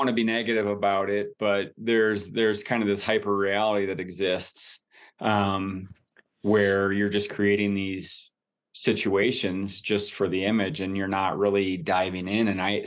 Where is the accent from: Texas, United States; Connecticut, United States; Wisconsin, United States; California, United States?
Wisconsin, United States; dude, I grew up in Wisconsin, and I was skiing in jeans at Little Switzerland